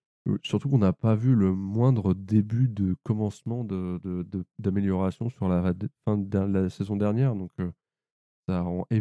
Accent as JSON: {"language": "French", "country": "France", "said": "nous, en tant que Français fans"}